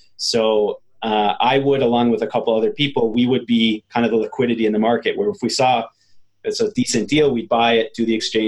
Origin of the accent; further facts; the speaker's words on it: Wisconsin, United States; Yeah, so I'm from Wisconsin originally, and when I was in my sophomore year at University of Wisconsin, I started a company